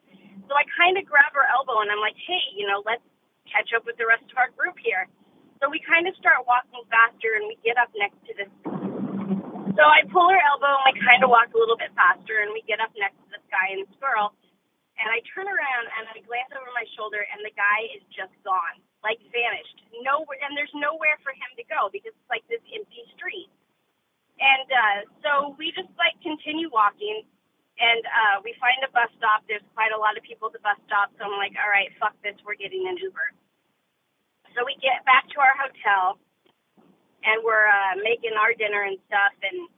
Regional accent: Oregon, United States; I'm from Oregon.

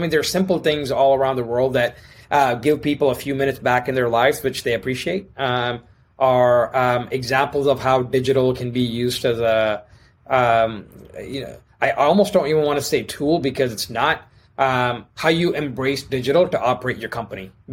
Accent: India; now in United States; But so Sri, you and I both grew up in India for part of our life.

